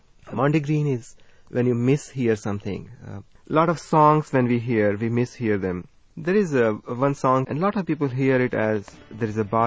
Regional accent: India; first language Hindi; English is a second language; My mother tongue is Hindi.

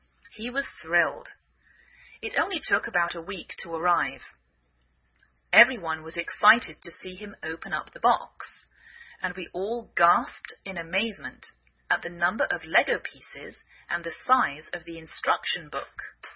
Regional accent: England, United Kingdom; now in United States

